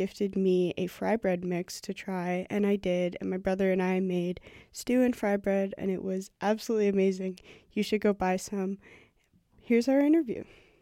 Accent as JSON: {"language": "English", "region": "British Columbia", "country": "Canada", "tie": "born or raised there", "said": "Swedish, French, and German, and from Treaty 6 area, but I grew up in Sioux Territory in the Okanagan Valley in the interior"}